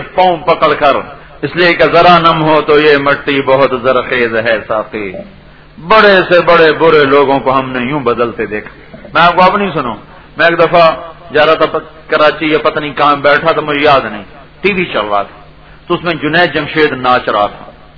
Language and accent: Urdu; Multan, Punjab, Pakistan; نواں شہر, میرا اپنا ضلع ملتان, مصروف ترین علاقہ, چاروں طرف مسجدیں مدرسے